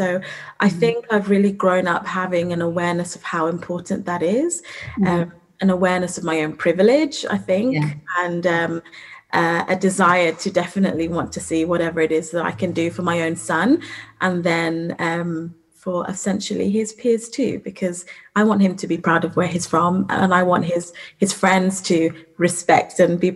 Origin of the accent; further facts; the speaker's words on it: United Kingdom; first language Rinyankole; also born or lived in Uganda; I was born in Uganda. And I moved to the UK with my parents when I was very young, so about two. And when I moved to the UK, I was fluent in Rinyankole, which is what we speak where I'm from in Uganda, and lost my mother tongue